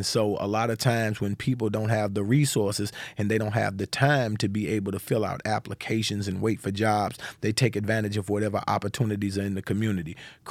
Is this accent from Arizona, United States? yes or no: no; St. Louis, Missouri, United States; So I grew up in St. Louis, Missouri. I came up in a community that was primarily impoverished, and there was drug activity and violence.